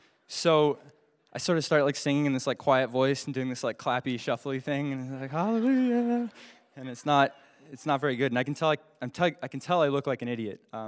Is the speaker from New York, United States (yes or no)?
no; Alaska, United States; I'm from Alaska, and I just wanted to come to church this morning.